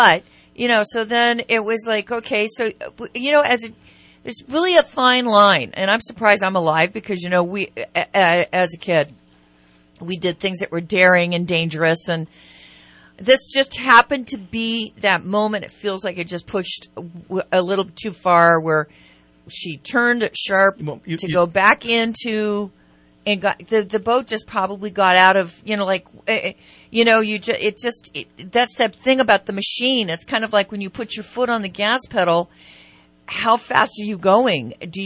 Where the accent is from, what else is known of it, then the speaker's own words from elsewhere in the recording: Sacramento, California, United States; growing up on Folsom Lake, and on the Sacramento River, and the American River, being a Sacramento girl